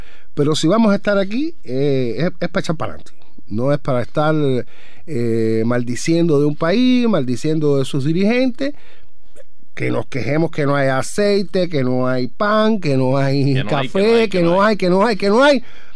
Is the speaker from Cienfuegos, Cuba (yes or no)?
yes; Cienfuegos, Cuba; mira, yo soy cubano y soy cienfueguero. Por muchísimas razones, vivo orgulloso del país donde nací.